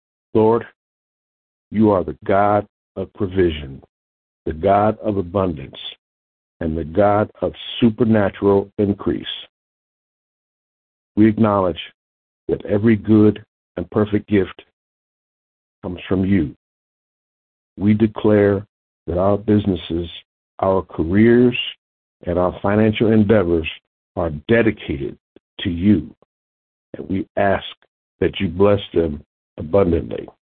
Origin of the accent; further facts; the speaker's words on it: Lincoln Heights, Ohio, United States; I come to you from Lincoln Heights, Ohio